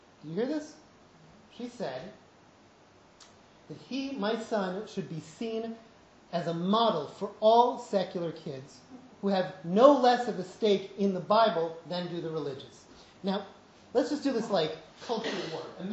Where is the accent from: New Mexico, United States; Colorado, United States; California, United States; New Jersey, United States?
New Jersey, United States; Princeton; also born or lived in Brookline, Massachusetts; Born and bred in Princeton, New Jersey, by way of Brookline, Massachusetts, I had the tremendous luxury and advantage of being raised by Israeli parents. We spoke Hebrew in the home.